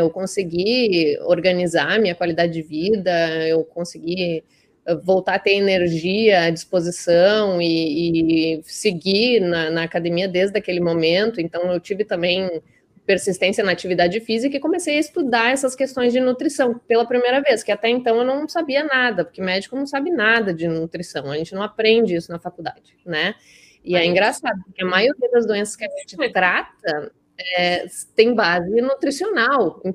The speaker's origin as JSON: {"language": "Portuguese", "town": "Caxias do Sul", "region": "Rio Grande do Sul", "country": "Brazil", "tie": "born there", "lives_now": "Porto Alegre, Brazil", "said": "eu sou gaúcha, nasci em Caxias do Sul e moro hoje, trabalho em Porto Alegre, capital do Rio Grande do Sul."}